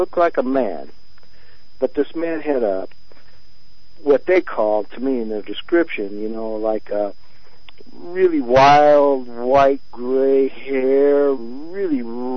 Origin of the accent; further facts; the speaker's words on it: Wyoming, United States; I'm from Wyoming, and, I listen to your station religiously.